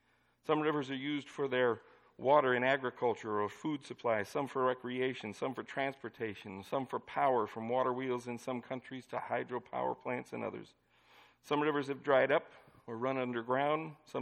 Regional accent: Nevada, United States; Well, I grew up in Nevada. Most of the rivers there you could jump across or ride a motorcycle through.

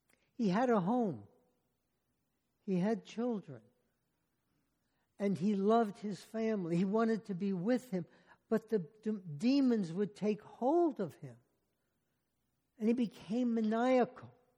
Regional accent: New Jersey, United States; because I was growing up in New Jersey.

